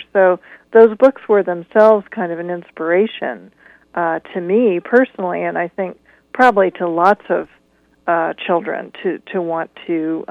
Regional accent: Pacific Northwest, United States; I grew up in the Pacific Northwest, but all of my grandparents had come from immigrants and farming families in the Midwest.

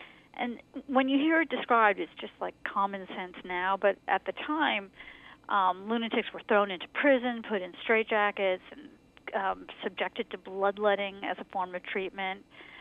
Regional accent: New York, United States; I mean, I knew, I grew up in New York, so I had some vague idea that something bad happened there, but I really didn't know.

